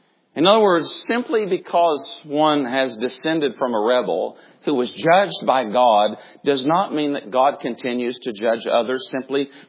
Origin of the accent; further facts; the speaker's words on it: Tennessee, United States; Now, I'm from Tennessee. Everybody's grandfather was a preacher.